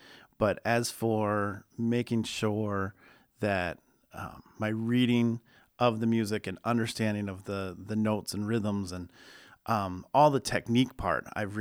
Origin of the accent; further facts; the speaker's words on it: Maryland, United States; I grew up in Maryland. In the school district I was in, we started in fourth grade.